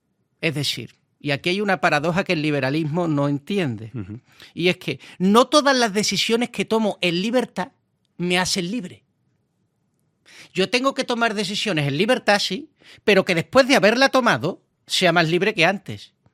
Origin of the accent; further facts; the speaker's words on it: Seville, Andalusia, Spain; solo porque soy de Sevilla.